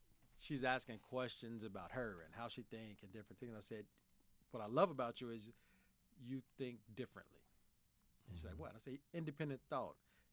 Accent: Chicago, Illinois, United States; Born and raised in Chicago. Grew up on the South Side.

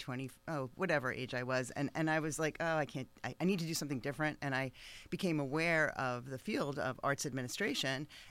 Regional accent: New York, United States; also born or lived in North Carolina; I'm from New York, and I went to college in North Carolina in Chapel Hill. And so I ended up falling in love with North Carolina

